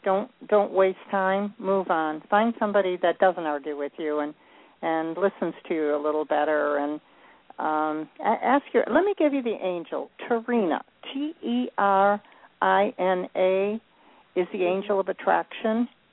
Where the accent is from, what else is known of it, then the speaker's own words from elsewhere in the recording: Michigan, United States; What part of Michigan? I'm from Michigan originally.